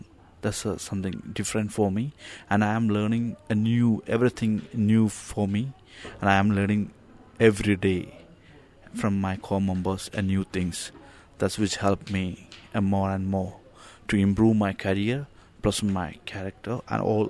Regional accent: South India, India; English is a second language; now in Brisbane, Australia; I am from India, at the southern part of India. I'm in Lush, Brisbane, in Australia.

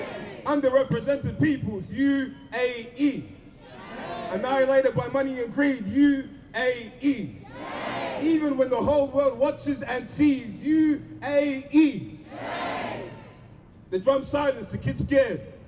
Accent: Melbourne, Victoria, Australia; I was born here in Australia. My parents came in 2003, and I've been here all my life. So Melbourne's all I know, but I do have family and all my family back in Sudan.

